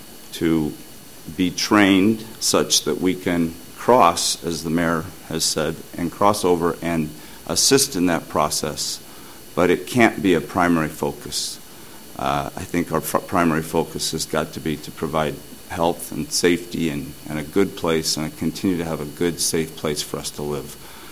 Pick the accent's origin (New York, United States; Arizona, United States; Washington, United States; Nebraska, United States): Arizona, United States; Mesa; also born or lived in California; I'm a native of Mesa, almost born. I was born in California, but grew up here my entire life, attended all the Mesa public schools.